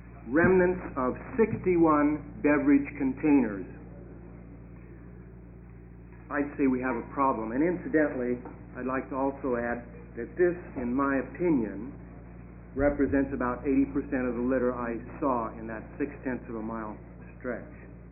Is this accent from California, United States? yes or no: no; Salem, Oregon, United States; I come from Salem.